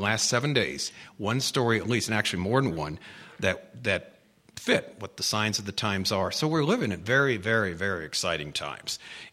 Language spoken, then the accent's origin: English; California, United States; I'm from Southern California, by the way.